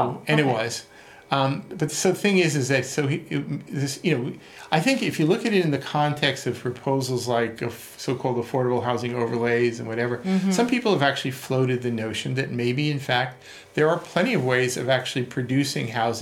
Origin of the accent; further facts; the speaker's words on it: New York City, New York, United States; You know, like I grew up in New York City.